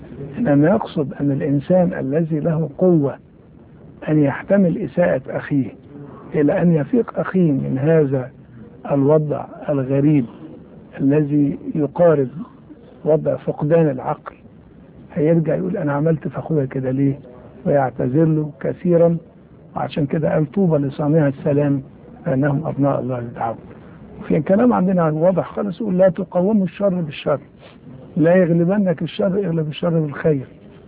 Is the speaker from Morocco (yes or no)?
no; Egypt; أنا كمصري لي أخوات تجندوا في الجيش وحاربوا